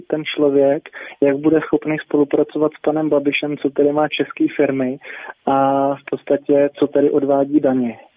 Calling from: Prague, Czechia; jsem z Prahy.

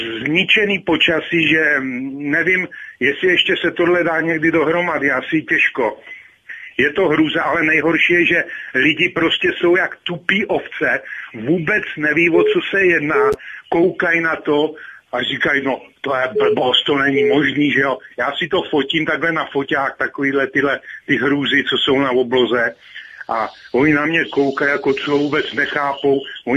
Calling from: Pardubice Region, Czechia; Tady kolem Pardubic, východní Čechy

